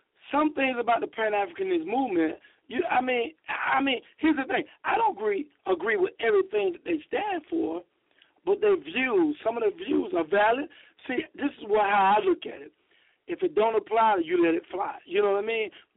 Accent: Florida, United States; I'm from Florida, like I said, but I'll be back in Birmingham.

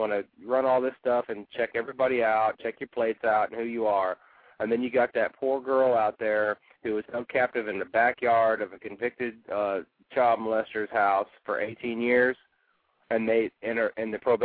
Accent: Illinois, United States; because I know for a fact in my hometown in Illinois where I'm from, that's a conundrum in my hometown where I'm from

